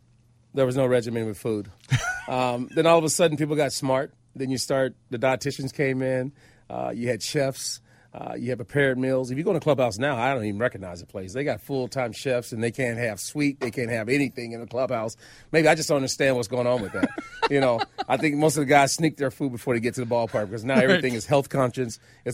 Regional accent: Georgia, United States; I grew up down south in Georgia, and, mm-hmm. you know, if the grill's not going, you know, something's wrong on the weekend.

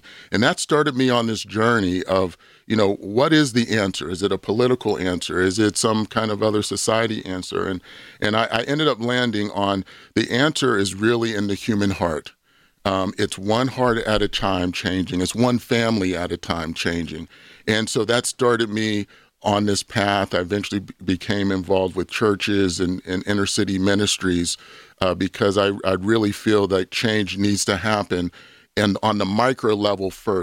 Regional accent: Bethel Park, Pennsylvania, United States; I grew up in Bethel Park.

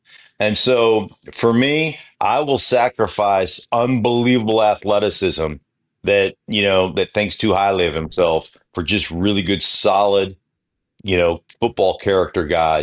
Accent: Alaska, United States; But I am live from Alaska. It's my dad's 86th birthday today.

